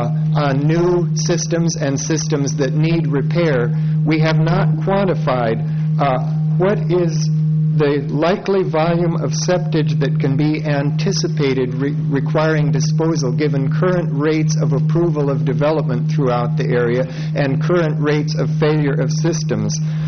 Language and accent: English; Atascadero, California, United States; from Atascadero.